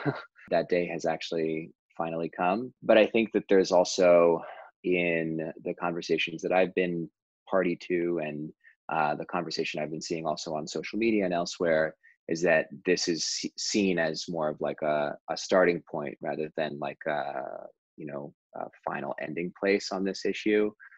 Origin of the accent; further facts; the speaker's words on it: Oakland, California, United States; I grew up in Oakland, Oakland, California, which is, you know, a Black Mecca in its own right.